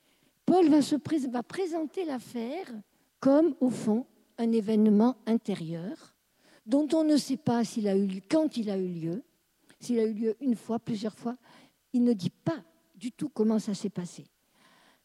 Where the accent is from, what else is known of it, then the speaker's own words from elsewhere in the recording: South, France; On est juif. Moi, je ne distingue pas les N-A-I-T et les N-E parce que je suis du Midi et que je ferme tout